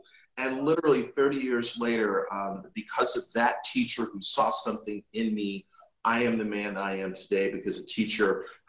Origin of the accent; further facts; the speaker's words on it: Buffalo, New York, United States; moved away as an adult; now in Atlanta, United States; I grew up in Buffalo, New York. Mom and dad dropped me off in Atlanta, Georgia 31 years ago